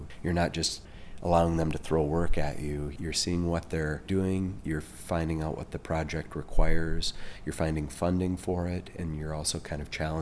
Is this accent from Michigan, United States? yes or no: yes; Michigan, United States; also born or lived in Bozeman, Montana; Yeah, I was born in Bozeman. When my parents got divorced, I ended up in the Upper Peninsula of Michigan. Grew up playing hockey right on the border of Canada.